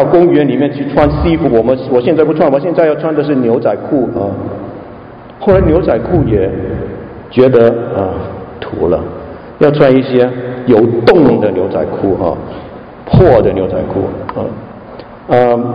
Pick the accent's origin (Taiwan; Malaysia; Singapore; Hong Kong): Hong Kong; born there; 我在香港出世，我在香港的时候我们有个字叫做摩登